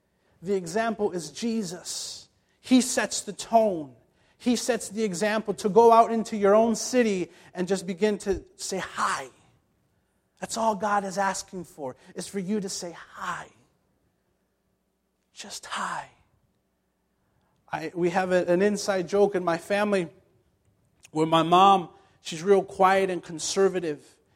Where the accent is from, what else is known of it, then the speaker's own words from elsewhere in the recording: Indiana, United States; I'm an Indiana boy, and so I come in, and as my wife and I, she's from Joliet, but I'm from Indiana